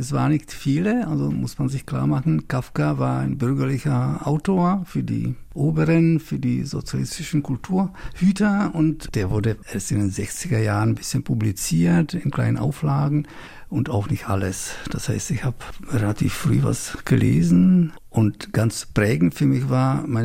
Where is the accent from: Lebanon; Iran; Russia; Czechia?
Czechia; Prague; German is a second language; now in Germany; ich komme aus Prag, habe Kafka zuerst auf Tschechisch gelesen